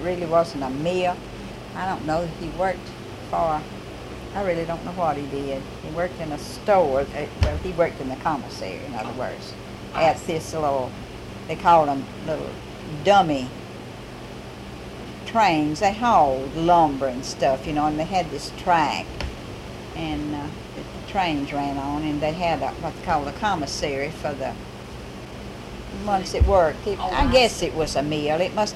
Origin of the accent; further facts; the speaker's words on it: Woolmarket, Mississippi, United States; We moved then down to Woolmarket and lived there all the rest. Of course, I grew up in Woolmarket. That's the only home I ever knew. Married and came up this way.